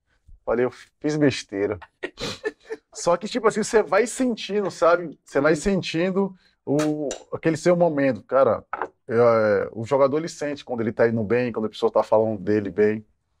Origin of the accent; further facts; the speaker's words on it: Salvador, Bahia, Brazil; lá no meu bairro, lá em Cajazeira, em Salvador